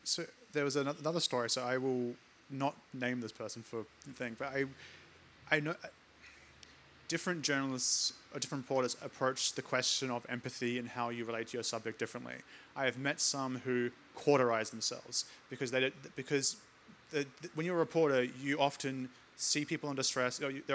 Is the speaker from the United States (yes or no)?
no; Salisbury, South Australia, Australia; I grew up in Salisbury, Elizabeth.